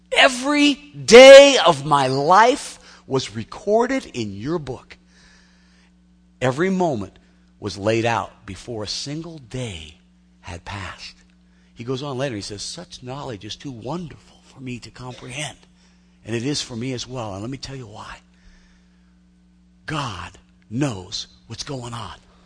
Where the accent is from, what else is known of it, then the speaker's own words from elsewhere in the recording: California, United States; I was raised in Southern California, man. They call it June gloom down there, you know.